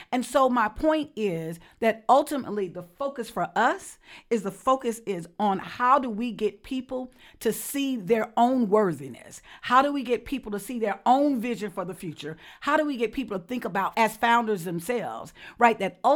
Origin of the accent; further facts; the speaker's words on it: Selma, Alabama, United States; when I go to Brussels or I go to South Africa, I'm constantly hearing people, when I say I'm from Selma, that talk about how inspired they were of the civil rights movement.